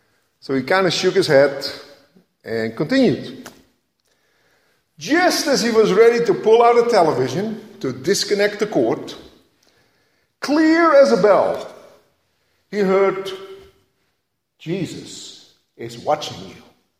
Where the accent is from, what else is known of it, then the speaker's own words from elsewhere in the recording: Netherlands; English is a second language; moved away; I actually remember growing up in Holland, we had a poodle.